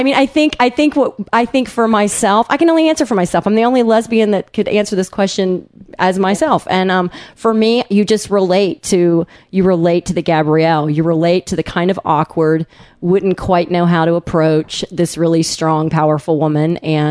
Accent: Tennessee, United States; Now, that's what I used to do in my hometown in Tennessee.

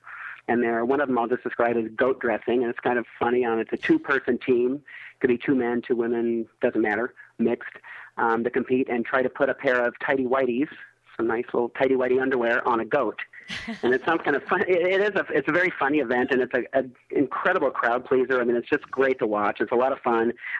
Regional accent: Springfield, Illinois, United States; I grew up downstate Illinois, and I grew up in Springfield, which is a larger city, not huge by any means, but it's a larger city.

